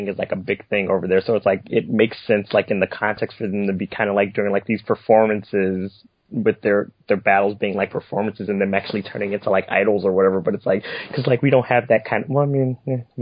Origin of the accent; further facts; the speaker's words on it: United States; I don't understand this, because I'm American, and this, like, this is not a thing for us here.